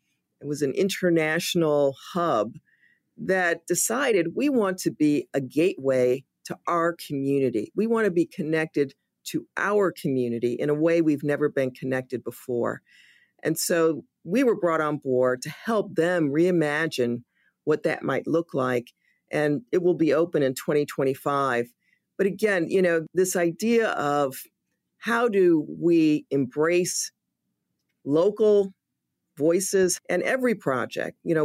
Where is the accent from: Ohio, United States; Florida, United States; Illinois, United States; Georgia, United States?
Illinois, United States; Chicago